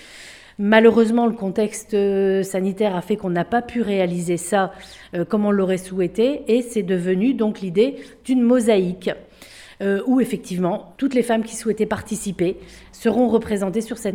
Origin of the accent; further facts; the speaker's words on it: Marcq-en-Barœul, Hauts-de-France, France; on est des Marcquoises